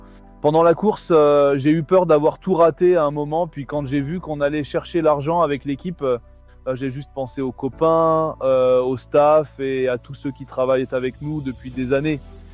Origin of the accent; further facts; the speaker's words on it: Manigode, Auvergne-Rhône-Alpes, France; je viens de Manigode et que j'étais au club de la Clusaz, j'ai grandi là-dedans